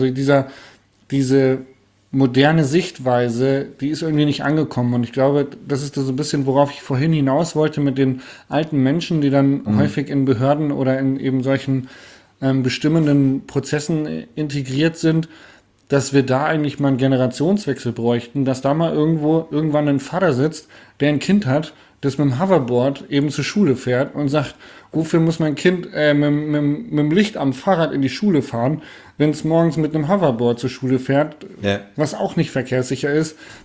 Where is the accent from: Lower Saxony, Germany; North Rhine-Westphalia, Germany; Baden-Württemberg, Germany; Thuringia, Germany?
Lower Saxony, Germany; Hanover; ich bin ja Hannoveraner, ne?